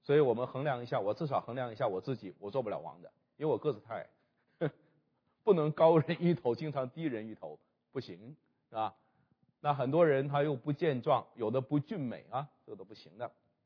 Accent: China; 这个我们中国人讲的说，你不以这个背景论英雄哈啊。

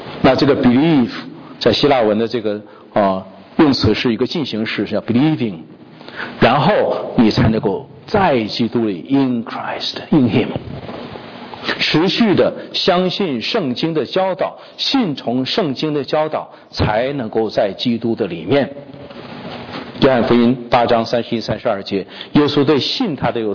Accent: China; 我们中国人有智慧哈

